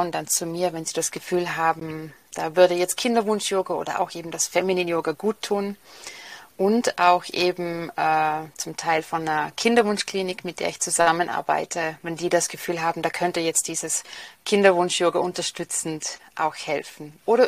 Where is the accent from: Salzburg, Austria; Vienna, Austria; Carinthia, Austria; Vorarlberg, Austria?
Vorarlberg, Austria; Ich komme aus Vorarlberg in Österreich. Ich bemühe mich sehr, dass ich schön Deutsch spreche.